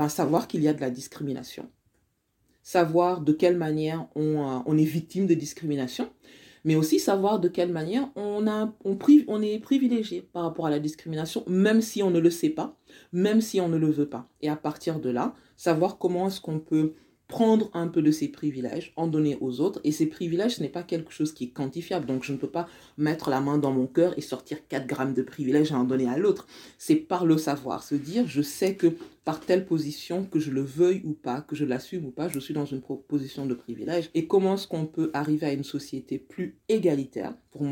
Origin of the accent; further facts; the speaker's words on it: France; Moi, je suis aujourd'hui, je suis française